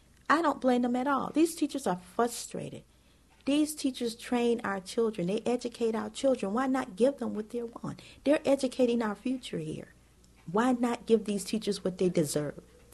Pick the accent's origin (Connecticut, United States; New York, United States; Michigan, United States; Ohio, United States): Michigan, United States; Detroit; now in Brownstown, United States; I just moved to Brownstown, Michigan. Yes, I did. And I grew up in Detroit. But this year I couldn't take it anymore.